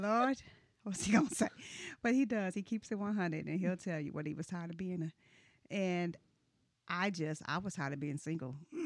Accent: Kansas City, Missouri, United States; also born or lived in Fort Riley; now in Grandview, United States; So, yeah, I was born in Fort Riley, raised in Kansas City.

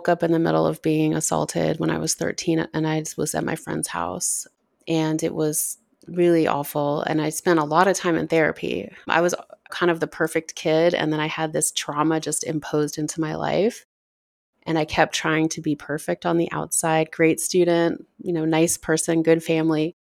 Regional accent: New Orleans, Louisiana, United States; now in Colorado, United States; I have a daughter, live in Colorado, but I'm from New Orleans.

